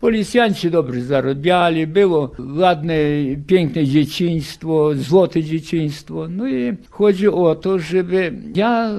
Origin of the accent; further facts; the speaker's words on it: Velyki Mosty, Lviv Oblast, Ukraine; pochodzę z Wielkich Mostów.